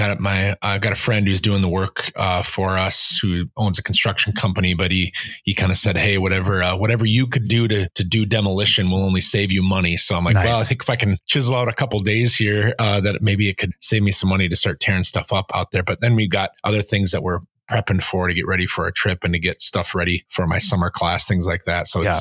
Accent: Minnesota, United States; And as a Minnesotan, again, I can't help but mention the weather, but not the weather here.

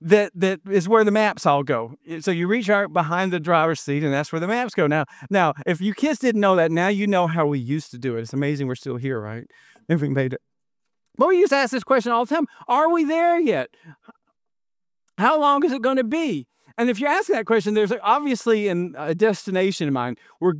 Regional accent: Huntsville, Alabama, United States; So we got an Alabama map, and I'm from Huntsville right up here. There's Huntsville. That's my hometown.

